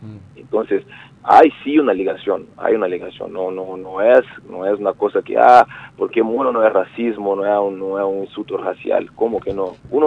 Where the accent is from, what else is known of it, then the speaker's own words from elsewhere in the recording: Pelotas, Rio Grande do Sul, Brazil; Spanish is a second language; Soy de Pelotas.